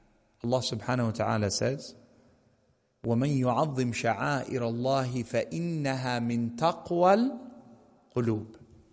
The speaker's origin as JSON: {"language": "English", "country": "Canada", "tie": "born or raised there", "said": "Yani someone born and raised in Canada, I've never heard these filthy words."}